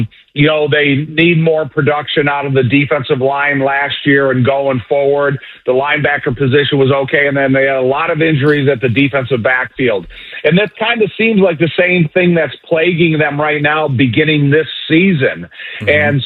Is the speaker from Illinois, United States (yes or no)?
yes; Joliet, Illinois, United States; And I'm a guy, I grew up in Joliet, Illinois. I've been a Bears fan my whole life.